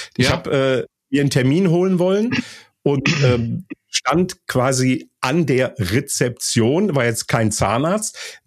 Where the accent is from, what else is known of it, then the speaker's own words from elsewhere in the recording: North Rhine-Westphalia, Germany; wie wir hier am Rheinland in meiner alten Heimat so schön sagen